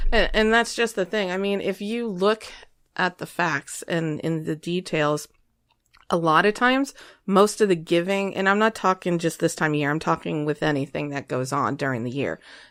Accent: Asheville, North Carolina, United States; Okay, we're from Asheville.

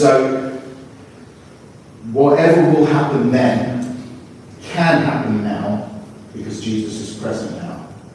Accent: Cyprus; I'm from Cyprus, right? In Cyprus, the most popular word is tomorrow.

